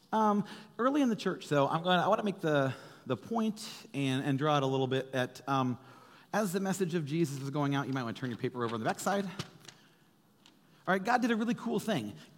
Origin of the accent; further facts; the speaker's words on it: United States; like, I'm American, right?